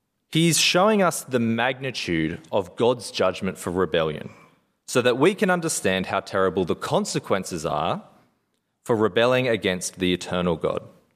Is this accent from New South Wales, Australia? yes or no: yes; New South Wales, Australia; I grew up on the Central Coast, and the house of my childhood was built on a small house that looked east over the sea.